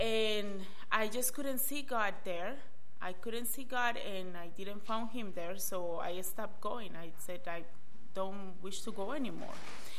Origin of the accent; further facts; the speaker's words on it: Colombia; born there; English is a second language; I was born in Colombia 32 years ago in a Catholic home.